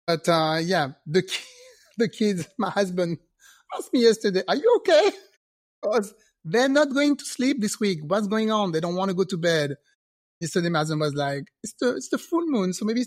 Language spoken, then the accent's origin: English; France; moved away as an adult; now in United Kingdom; I was raised in France and I really wanted to be a flight attendant.